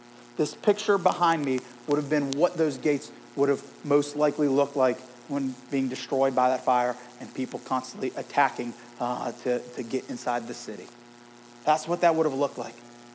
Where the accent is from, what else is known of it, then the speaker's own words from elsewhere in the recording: Youngstown, Ohio, United States; I say I'm from Youngstown